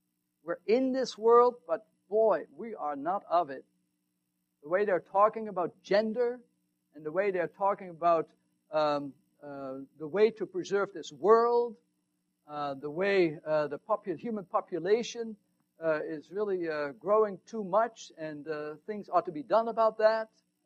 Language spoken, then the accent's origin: English; Netherlands; And as I grew up in the Netherlands